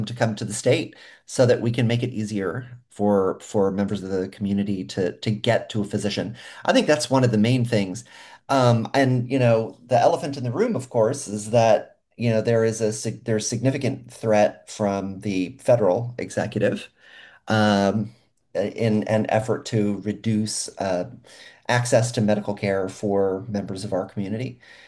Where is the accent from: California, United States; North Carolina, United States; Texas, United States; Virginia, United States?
Texas, United States; also born or lived in Delaware / Alaska / Missouri; I was born in Delaware. I actually live in a building literally 3 blocks away from the building I was born in. So my house is 3 blocks away from the building I was born in. But I was raised in Texas. I was raised in Alaska. I was raised in Missouri.